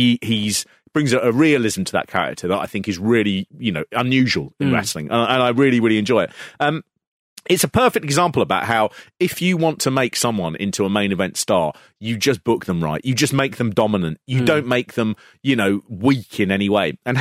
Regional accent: Hatch End, London, United Kingdom; I had a friend when I was growing up in Hatch End, and his brother was very into martial arts.

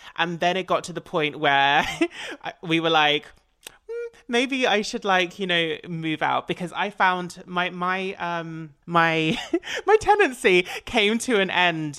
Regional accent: East of England, United Kingdom; I'm an Essex girl. You would never guess, though.

